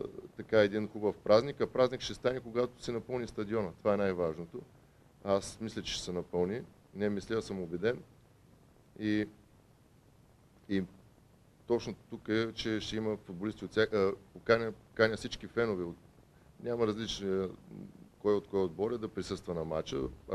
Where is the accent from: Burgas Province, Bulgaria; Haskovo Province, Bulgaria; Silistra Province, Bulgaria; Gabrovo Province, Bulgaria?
Haskovo Province, Bulgaria; Svilengrad; Аз съм родом от Свиленград, че има хора дори от Свиленград.